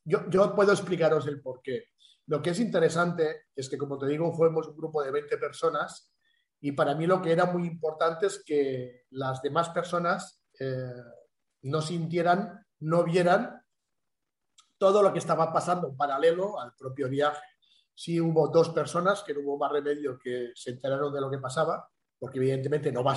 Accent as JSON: {"language": "Spanish", "country": "Spain", "said": "viajando como español, con pasaporte español y todo normal y en regla"}